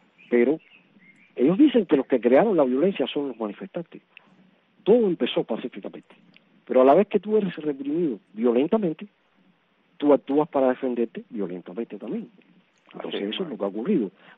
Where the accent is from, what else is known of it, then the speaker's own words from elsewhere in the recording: Cuba; el béisbol es mi pasión, como cubano y como un gran admirador de la pelota cubana desde antaño